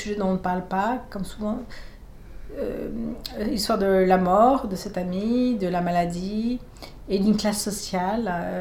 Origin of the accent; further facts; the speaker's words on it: Paris, Île-de-France, France; born there; je suis née à Paris en 1966.